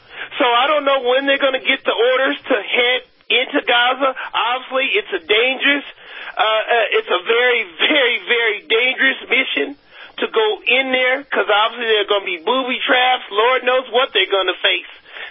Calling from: Denver, Colorado, United States; from Denver, Colorado.

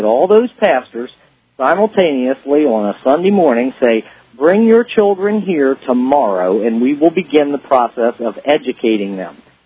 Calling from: South Carolina, United States; Well, I'm calling you from South Carolina, and I just want to say thank you for your show.

